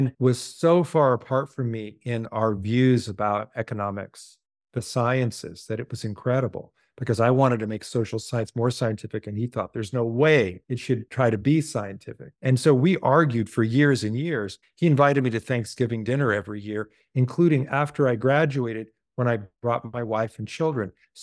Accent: Portland, Oregon, United States; born or raised there

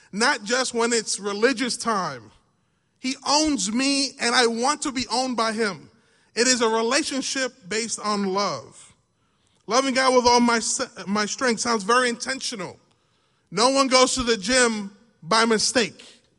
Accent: New York, United States; I'm from New York. There's crowds everywhere.

